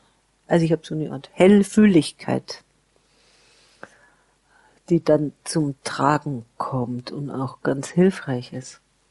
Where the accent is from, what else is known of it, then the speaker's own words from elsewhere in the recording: Bavaria, Germany; bei uns in Bayern